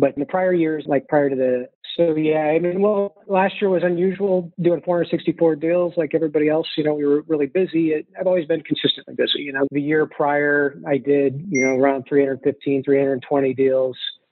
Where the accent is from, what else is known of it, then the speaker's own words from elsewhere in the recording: Midwest, United States; And I had a few mentors around where I grew up in the Midwest